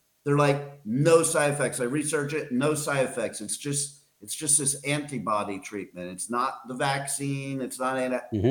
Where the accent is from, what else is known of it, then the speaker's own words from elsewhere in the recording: Florida, United States; it's in my home state. It's in Daytona Beach at the Daytona Speedway.